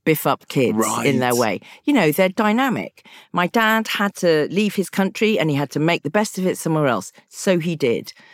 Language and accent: English; South West England, United Kingdom; And because of growing up in the Cotswolds with my dad and my brother and me being the only black people for about 70 million miles around